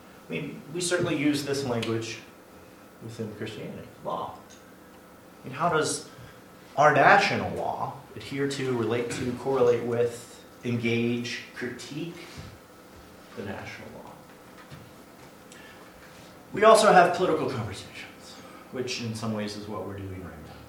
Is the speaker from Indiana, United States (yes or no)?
no; Minnesota, United States; Though I'm from Minnesota, and for those of you who know anything about Minnesota right now